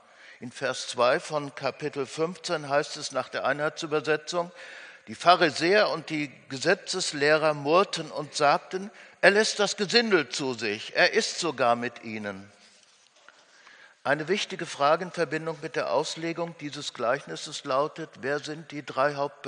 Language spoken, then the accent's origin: German; North Rhine-Westphalia, Germany; mal ganz kurz was zu meiner Heimat sagen. Landschaftlich sehr schön und den Blick auf gestern Abend, 40 Kilometer südöstlich von Dortmund.